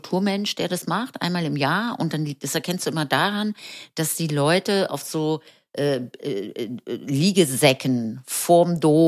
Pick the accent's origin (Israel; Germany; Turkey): Germany; Berlin; now in Trier, Germany; ich bin jetzt aus Berlin hier in Trier